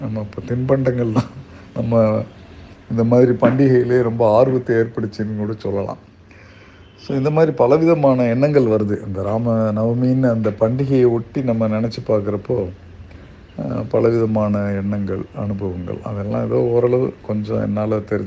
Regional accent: Uthirakosamangai, Tamil Nadu, India; நான் பிறந்து வளர்ந்தெல்லாம் உத்தரகோசமங்க சிவன் கோயில்

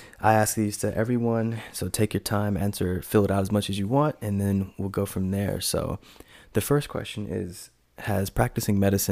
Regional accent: Durham, North Carolina, United States; I grew up in Durham.

